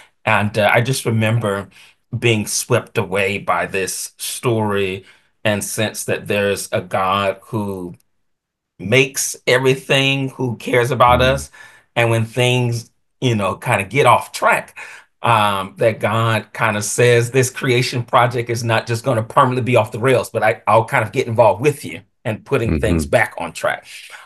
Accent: Atlanta, Georgia, United States; I grew up in Atlanta, Georgia, which is the home of many key organizations from the US civil rights movement in the mid 20th century

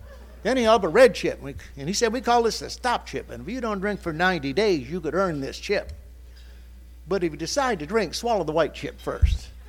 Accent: California, United States; now in US South; See, I'm not from the South. I'm a California guy, but everybody down South, they get these big lawns

